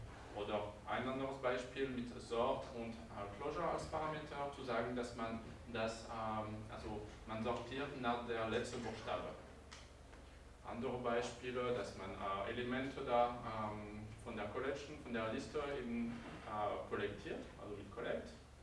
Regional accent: France; German is a second language; now in Bernau, Germany; also wie ich das nicht verstecken kann vom Akzent, bin ich Franzose, aber ich lebe in der Nähe von Bernau

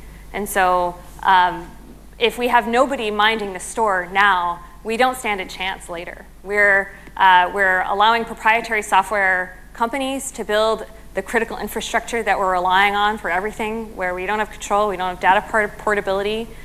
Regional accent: United States; As an American and our political climate, I started wondering

